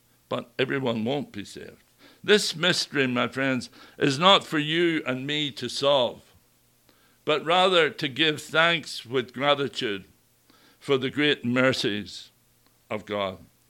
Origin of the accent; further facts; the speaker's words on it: Ireland; I remember as I was growing up in Ireland